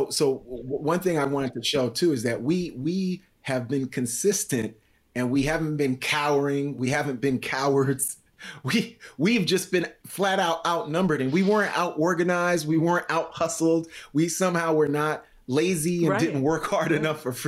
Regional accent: New York City, New York, United States; also born or lived in Haiti; And I'm from New York City by way of Haiti. So that's a deeper South when you get to Haiti and Cuba and other places.

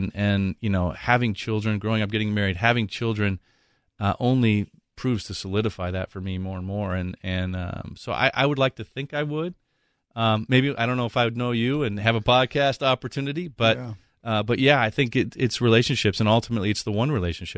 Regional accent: Chicago, Illinois, United States; Even though I grew up in the Chicago area, the Big Red Machine was really what people followed.

